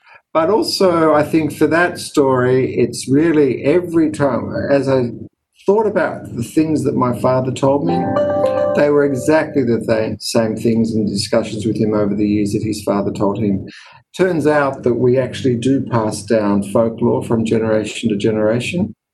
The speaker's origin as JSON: {"language": "English", "country": "Australia", "tie": "born there", "said": "I was born in Australia not long after my father arrived. My father arrived here in 1951."}